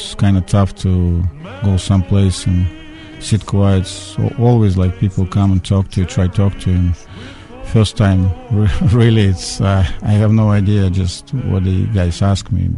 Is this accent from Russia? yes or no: yes; Russia; English is a second language; now in Winnipeg, Canada; Those years when I grew up in Russia, yeah, we have like a lot of snow, cold winter